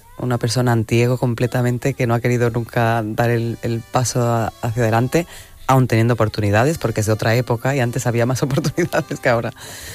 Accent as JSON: {"language": "Spanish", "town": "Huelva", "region": "Andalusia", "country": "Spain", "said": "Yo soy de Huelva. He perdido el acento, pero si hablo con mi madre 10 minutos, lo recupero."}